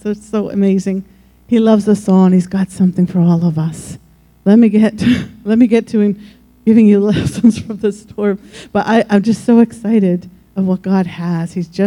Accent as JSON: {"language": "English", "region": "New Jersey", "country": "United States", "tie": "born or raised there", "said": "I grew up in New Jersey"}